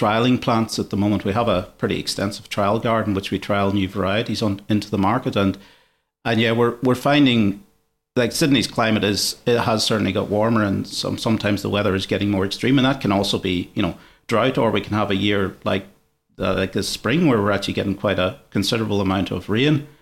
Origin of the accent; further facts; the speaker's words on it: Ireland; moved away as an adult; now in Australia; as you can guess, I'm not originally from Australia. So when I was back in Ireland, I was pretty much in the construction industry